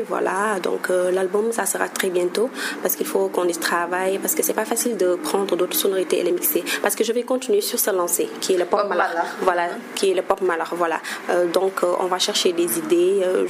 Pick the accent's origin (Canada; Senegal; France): Senegal; Bien vrai qu'on est sénégalais, donc le malakh est une musique qui nous appartient.